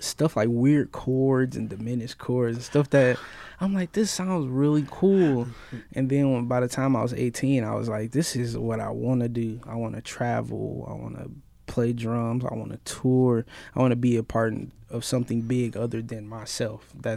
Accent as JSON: {"language": "English", "town": "Flint", "region": "Michigan", "country": "United States", "tie": "born or raised there", "said": "I grew up in Flint, Michigan. I'm from Flint, Michigan."}